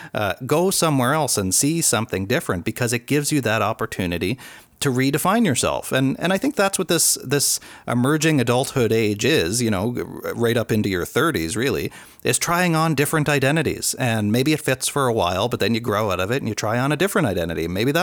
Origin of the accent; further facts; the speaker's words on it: Cape Breton, Nova Scotia, Canada; I'm from Cape Breton, Nova Scotia.